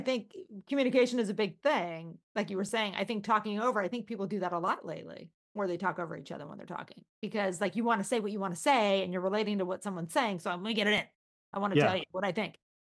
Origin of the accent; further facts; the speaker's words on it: California, United States; born there; People think I'm a New Yorker because I talk really fast. I'm not. I was born in California.